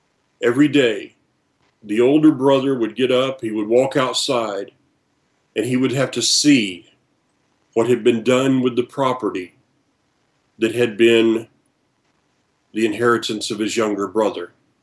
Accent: the South, United States; I'm from the South.

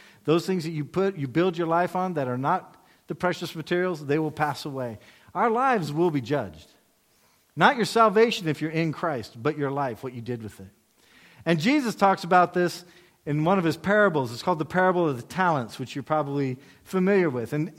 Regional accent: United States; I'm here as an American.

